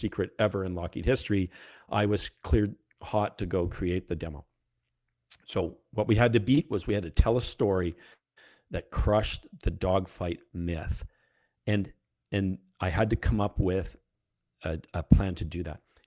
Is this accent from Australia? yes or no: no; Canada; now in Pax River, United States; I moved back to Canada.